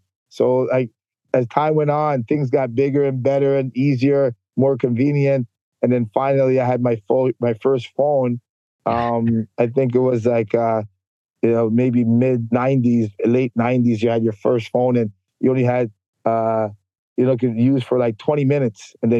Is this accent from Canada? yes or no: yes; Toronto, Ontario, Canada; So I grew up in Jane and Finch.